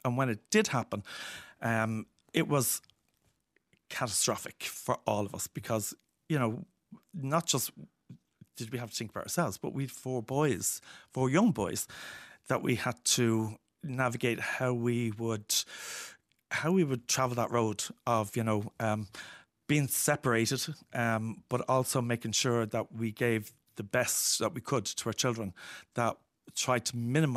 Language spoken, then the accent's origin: English; Dublin, Leinster, Ireland; I was born in Ballyfermot in 1963. I went to primary school in Ballyfermot to Christian Brothers.